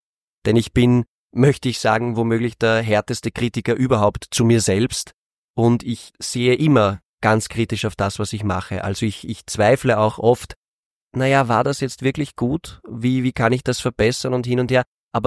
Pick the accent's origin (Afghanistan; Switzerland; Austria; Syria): Austria; für mich als Österreicher, der die Wiener Musik, also … unglaublich liebt und unglaublich wertschätzt